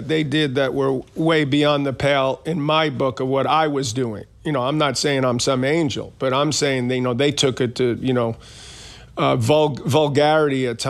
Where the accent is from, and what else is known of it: Queens, New York, United States; born or raised there